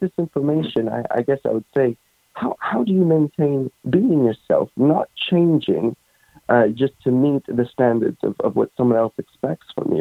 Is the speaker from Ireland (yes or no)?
no; South Africa; also born or lived in London; now in United States; I am from South Africa.